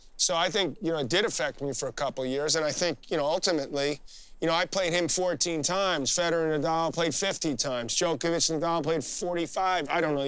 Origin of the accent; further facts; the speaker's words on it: Queens, New York, United States; I'm a New Yorker and it's the greatest city in the world, and he's convinced that he's a New Yorker, and I grew up in Douglas and Queens.